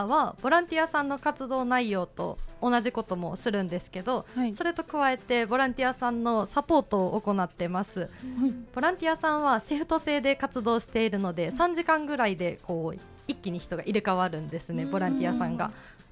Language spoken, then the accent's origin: Japanese; Gifu, Japan; now in Kyoto, Japan; 私の出身が岐阜県なので、はい、京都らしいことをしてみたいなって思って参加しました